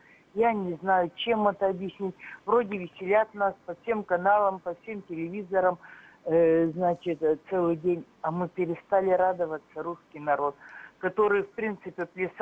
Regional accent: Novosibirsk, Novosibirsk Oblast, Russia; я из Новосибирска, Свердловской области живу.

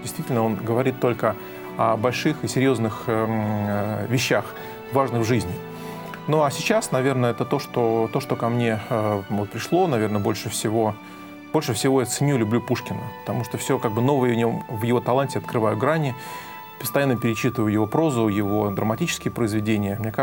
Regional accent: Moscow, Russia; мое детство прошло на Украине. И я родился и вырос в Москве.

